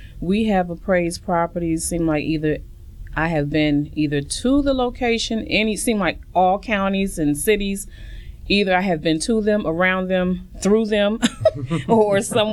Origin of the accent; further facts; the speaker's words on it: Albany, New York, United States; He is originally from Georgia. I'm from Albany, New York.